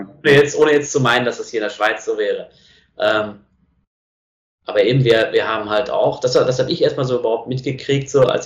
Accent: North Rhine-Westphalia, Germany; ich komme aus dem Ruhrgebiet

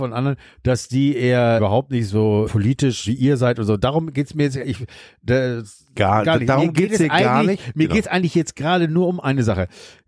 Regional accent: Hamburg, Germany; wieso rede ich eigentlich so? Ich komme aus Hamburg.

